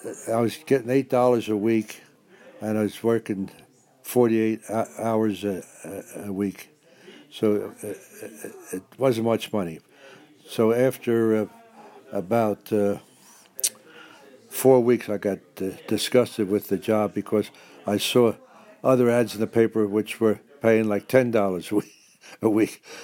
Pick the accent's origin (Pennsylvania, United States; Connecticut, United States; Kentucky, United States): Pennsylvania, United States; Philadelphia; I was born in South Philadelphia on June 24th, 1923. And I lived in a community where... all the activity was on a city street.